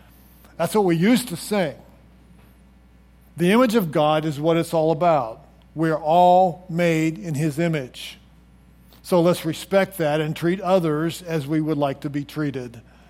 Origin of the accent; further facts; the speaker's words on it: Pittsburgh, Pennsylvania, United States; moved away as an adult; I grew up near Pittsburgh, which was a melting pot of different nationalities, races, and religions. We even had our own language called Pittsburghese. And even today, at the age of 72 and having been away from home since I was 18, I still speak some of that special language.